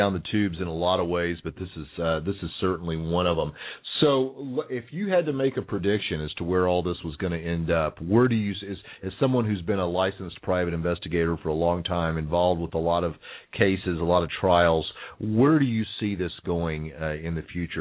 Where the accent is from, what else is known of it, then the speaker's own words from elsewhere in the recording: Bryan, Texas, United States; born there; there's just so much documentation that I was born in Bryan, Texas, that my parents were there